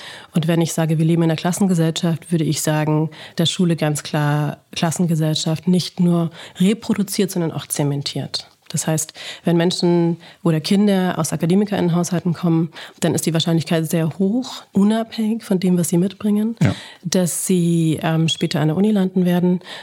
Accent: Baden-Württemberg, Germany; Ich komme nicht eigentlich aus Bayern, sondern ich lebe jetzt in Bayern. Ich komme eigentlich aus Baden-Württemberg

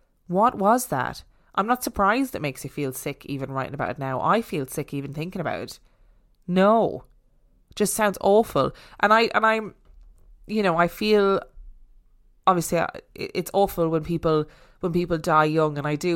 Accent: Inverness, Scotland, United Kingdom; I'm originally from Inverness in the Highlands of Scotland, and this is close to Loch Ness, famous for the notorious monster.

